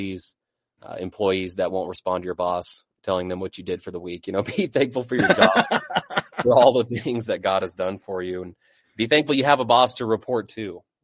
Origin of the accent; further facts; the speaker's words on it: United States; born there; I was born in America.